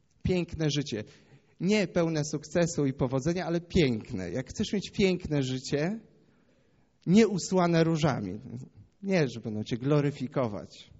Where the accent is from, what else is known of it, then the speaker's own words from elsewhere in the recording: mountains, Poland; Tak, bo pochodzę z gór.